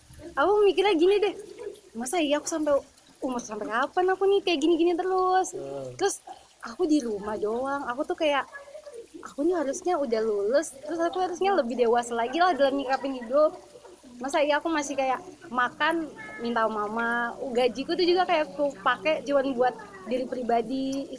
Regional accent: Samarinda, East Kalimantan, Indonesia; khususnya kalau di daerah kayak kita Samarinda ini

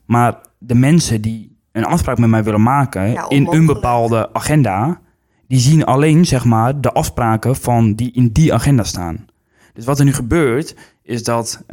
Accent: Netherlands; Dat komt door ons, hoe wij zijn als Nederlanders.

